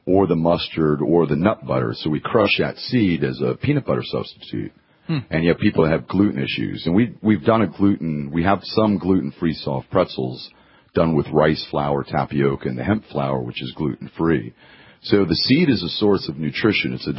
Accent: Pennsylvania, United States; And Pennsylvania is the fifth largest producer of lime, and we're from Hempfield Township, Lancaster County.

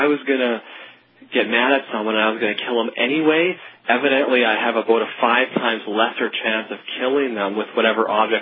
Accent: Canada; I'm from Canada. Up here in Canada, our murder rate is substantially less than the States.

